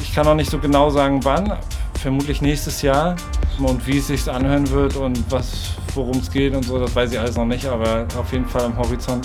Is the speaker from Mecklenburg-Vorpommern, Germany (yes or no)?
yes; Rostock, Mecklenburg-Vorpommern, Germany; Ein guter Freund von mir, auch ein gebürtiger Rostocker